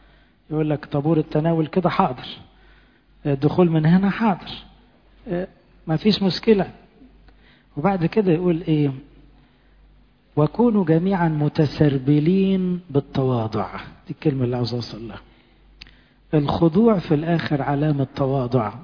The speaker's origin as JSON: {"language": "Arabic", "country": "Egypt", "said": "هننسى ان احنا مصريين وننسى ان احنا يعني، انما طب ننسى ان احنا مسيحيين."}